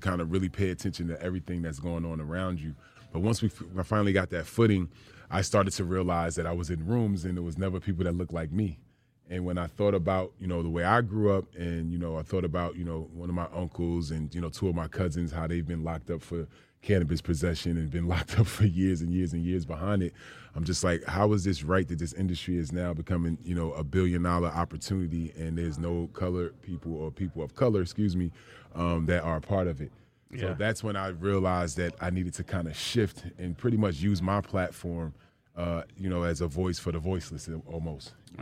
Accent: East Coast, United States; coming towards the East Coast where I'm actually from. So my home state is one of them, New Jersey, Pennsylvania

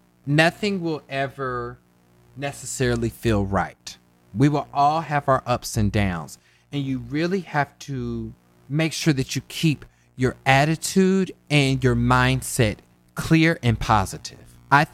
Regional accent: Kansas, United States; I think this has a lot to do with like the internalized homophobia from growing up in Kansas.

